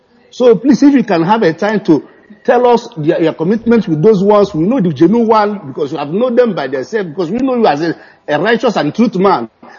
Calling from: Bergen, Vestland, Norway; I'm calling from Bergen in Norway.

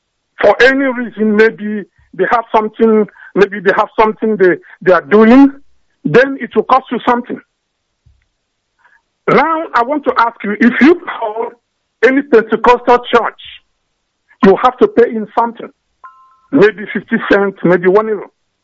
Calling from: Stuttgart, Baden-Württemberg, Germany; I'm calling from Germany.

